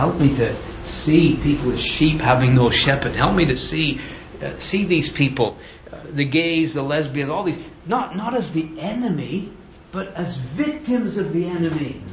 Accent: England, United Kingdom; You know, I grew up in England and football is the name actually because they use their feet

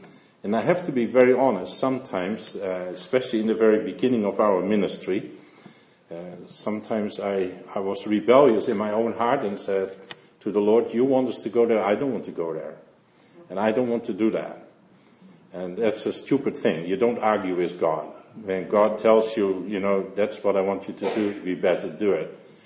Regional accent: Netherlands; now in Canada; I'm from Holland, and three of our kids were born in Britain.

